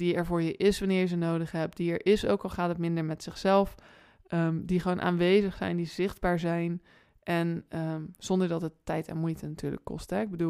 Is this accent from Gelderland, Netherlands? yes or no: no; Rotterdam, South Holland, Netherlands; Ik ben een Rotterdamse, dus ik hou van niet lullen maar poetsen.